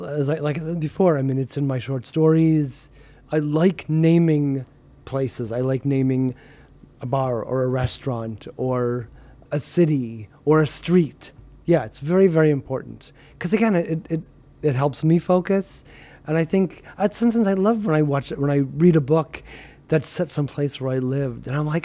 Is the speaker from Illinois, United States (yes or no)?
yes; Chicago, Illinois, United States; You know, growing up in Chicago and then moving to the suburbs, I was still a shapeless blob.